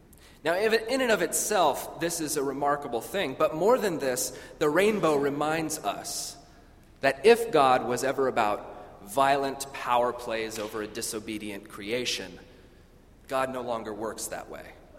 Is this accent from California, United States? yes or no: no; Washington, United States; I'm from Western Washington State, so this is all very new for me.